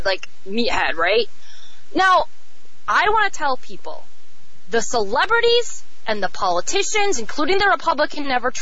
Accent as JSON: {"language": "English", "town": "Chicago", "region": "Illinois", "country": "United States", "said": "And I'm from Chicago, too."}